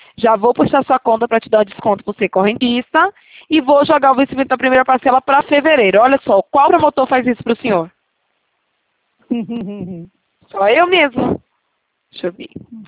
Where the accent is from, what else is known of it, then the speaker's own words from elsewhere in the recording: Itatiba, São Paulo, Brazil; Aqui em Itatiba, né? Eu sou de Itatiba, interior de São Paulo.